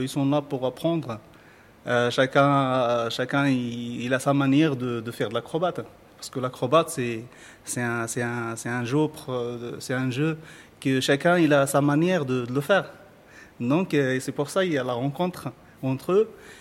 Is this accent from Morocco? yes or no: yes; Morocco; En fait, on est tous des Marocains.